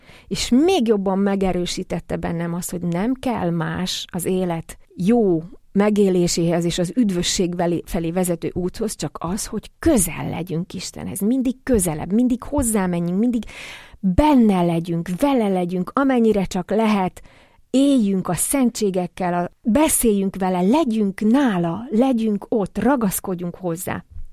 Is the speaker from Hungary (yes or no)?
no; Southern Slovakia, Slovakia; és felvidékiként abszolút beleillettem ebbe a közegbe